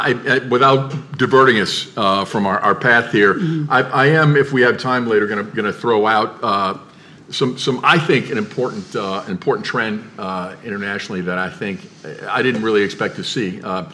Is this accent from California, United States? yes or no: no; New Orleans, Louisiana, United States; because I come from New Orleans and we perfected it.